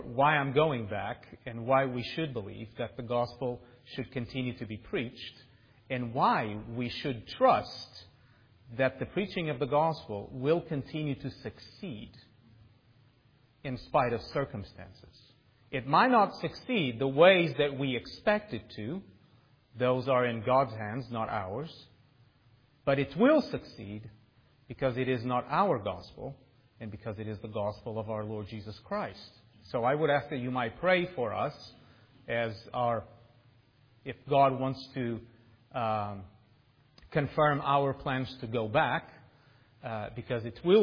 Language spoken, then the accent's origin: English; Portugal; And as you heard, I'm originally from Portugal, where I intend to go back.